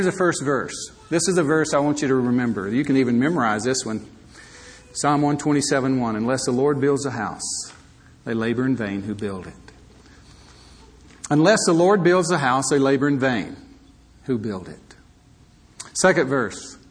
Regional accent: Alabama, United States; moved away as an adult; now in California, United States; I'm from Alabama, and you probably picked that up. That most people ask me if I'm from Texas, and I say I'm from the Alabama part of Texas. So even though we've been in California for 27 years

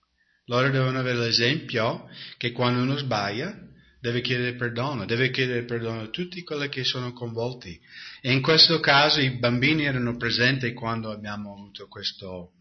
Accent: United States; Italian is a second language; io ero bambino negli anni 60 in America

